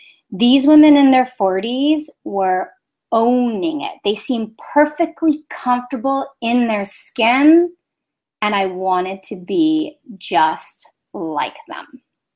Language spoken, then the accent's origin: English; Toronto, Ontario, Canada; I grew up in Toronto, Canada, which isn't exactly known for its beaches